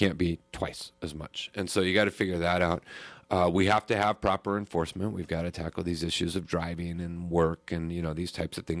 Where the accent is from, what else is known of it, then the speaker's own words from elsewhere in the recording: Arkansas, United States; I grew up in Arkansas.